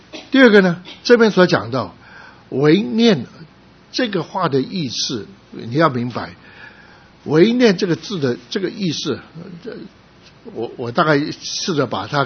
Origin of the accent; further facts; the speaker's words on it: Guangdong, China; 就是我是广东人，所以蛮比较容易找到一些的重的店去打工。